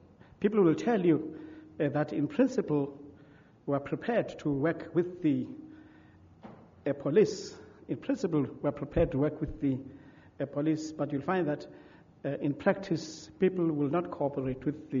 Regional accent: South Africa; make me feel very proud about being South African

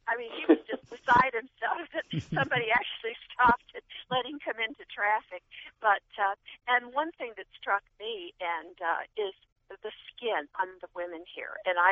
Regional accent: California, United States; now in Ohio, United States; I mean, I came from California, and I moved to Ohio probably in 82, and I can tell you this is a fantastic state.

